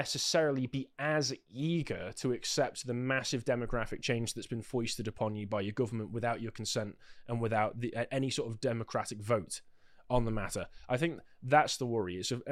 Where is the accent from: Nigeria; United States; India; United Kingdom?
United Kingdom; England; But then again, I'm not from the UK. I'm from England.